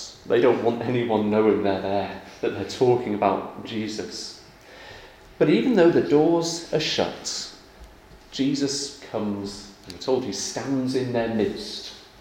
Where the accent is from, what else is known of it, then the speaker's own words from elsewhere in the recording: United Kingdom; Well, I'm British myself.